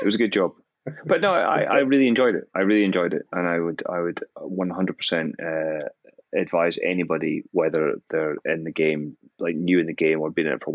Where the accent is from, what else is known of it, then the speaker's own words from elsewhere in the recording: Scotland, United Kingdom; so he's from Glasgow, I'm from Fife.